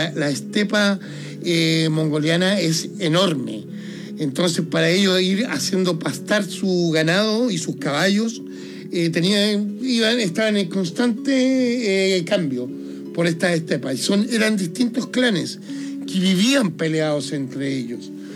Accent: Los Lagos, Chile; Sí, pero yo soy chileno.

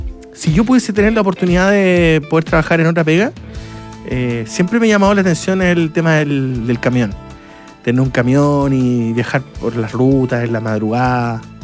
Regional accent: Mulchén, Biobío, Chile; pasando por mi ciudad natal, Mulchen.

